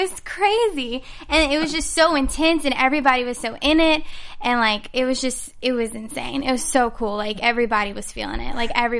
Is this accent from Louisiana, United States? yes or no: yes; Louisiana, United States; now in California, United States; Actually, I'm originally from Louisiana, and we shot it in New Orleans.